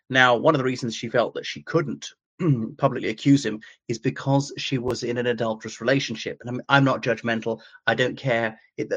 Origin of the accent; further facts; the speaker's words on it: Ireland; from Ireland